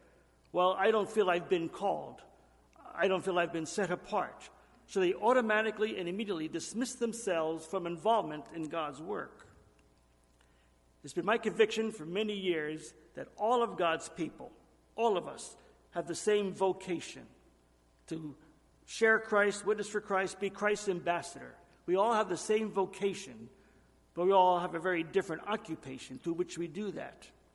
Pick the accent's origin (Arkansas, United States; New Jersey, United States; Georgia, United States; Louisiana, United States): New Jersey, United States; I had a phenomenally strong church where I grew up in New Jersey.